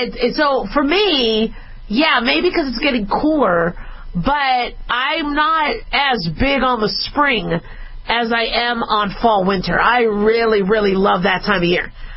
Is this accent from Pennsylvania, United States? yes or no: no; Phoenix, Arizona, United States; also born or lived in Las Vegas / Los Angeles; I've lived in the desert for most of my life. I was born in L.A., but I grew up in Phoenix and Las Vegas.